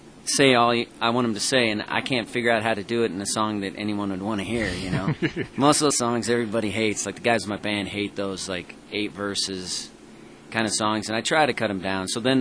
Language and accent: English; Reno, Nevada, United States; moved away as an adult; now in Portland, United States; I'm from Reno, Nevada, okay. And I moved out to Portland to get in a band. Reno's a hard town to get in a band